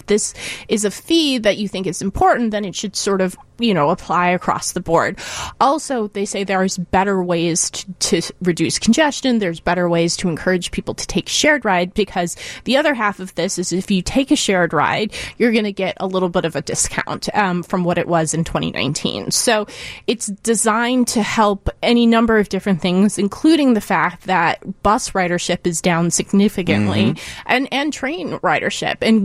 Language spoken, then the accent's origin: English; Chicago, Illinois, United States; as a Chicagoan, it was just such an honor to have it here